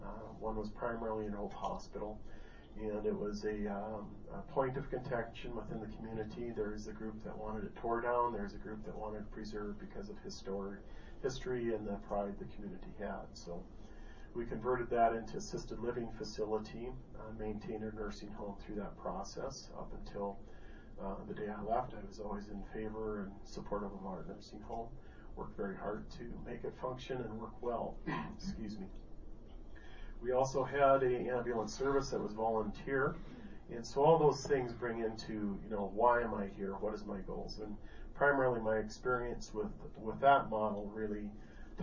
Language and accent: English; Glendive, Montana, United States; I grew up in Glendive, Montana. Spent my life pretty much there up until about 26.